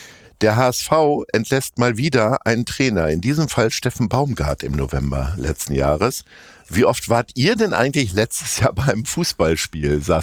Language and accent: German; Hanover, Lower Saxony, Germany; now in Hamburg, Germany; Wenn ich auf Reisen bin, sind die Leute eher neidisch, dass ich in Hamburg wohne. Das habe ich, wenn ich früher erzählt habe, ich komme aus Hannover, wurde ich immer eher so milde angelächelt.